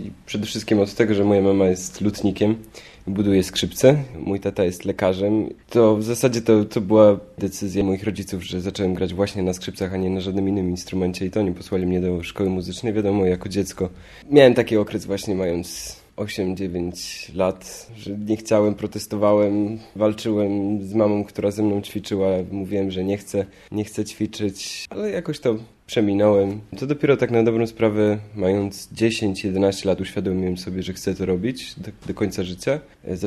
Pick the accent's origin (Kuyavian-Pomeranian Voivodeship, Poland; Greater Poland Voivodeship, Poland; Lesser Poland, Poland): Greater Poland Voivodeship, Poland; Poznań; born there; urodziłem się w Poznaniu